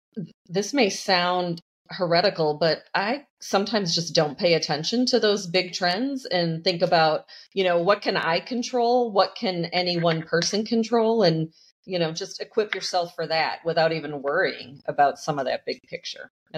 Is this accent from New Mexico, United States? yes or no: no; Detroit, Michigan, United States; now in Dallas, United States; I hail from Metro Detroit originally, but find myself in Dallas-Fort Worth.